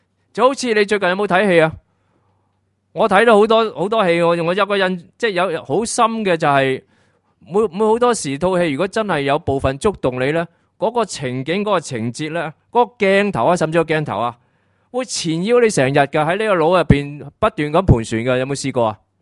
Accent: Hong Kong; 我知道香港人很忙的，我知道，我真的很明白的，我都是香港人嘛

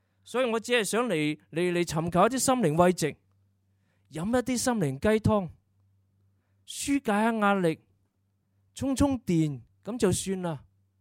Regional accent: Hong Kong; 不是我们城市人，不是我们香港人心目中所说

